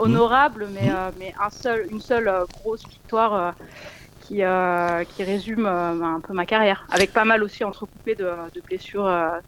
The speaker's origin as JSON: {"language": "French", "town": "Les Deux Alpes", "region": "Auvergne-Rhône-Alpes", "country": "France", "tie": "born or raised there", "also_born_or_lived": "Grenoble", "said": "Je suis originaire des Deux Alpes. J'ai été élevée et je suis pratiquement née aux Deux Alpes. D'ailleurs, je suis née à Grenoble, mais 3 jours après, je suis remontée en station."}